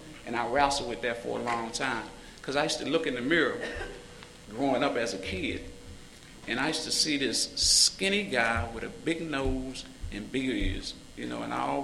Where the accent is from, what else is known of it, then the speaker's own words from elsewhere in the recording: Washington, District of Columbia, United States; You know, I'm the youngest of 12 kids. I grew up in Southeast D.C.